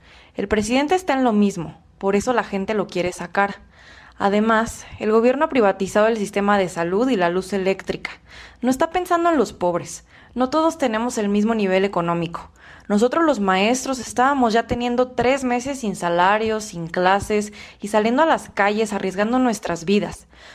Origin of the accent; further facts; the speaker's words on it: Honduras; moved away as an adult; now in Mexico; Ahorita que estamos acá en México, ella está ya tranquila. Lo más lamentable es la salida de allá para acá. Esa es otra historia que uno vive. Cuando salimos de Honduras